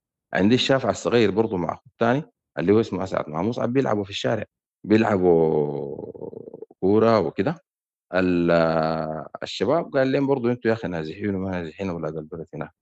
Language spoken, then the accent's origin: Arabic; Sudan; now in Libya; فالوضعية دي نحن كسودانيين يعني التقبل بالنسبة لنا بيكون صعب جدا